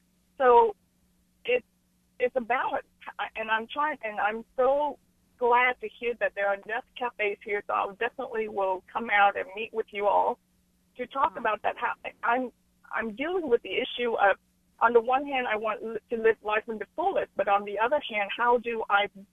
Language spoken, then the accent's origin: English; United States; I'm Vietnamese American, and we grew up as a Buddhist family.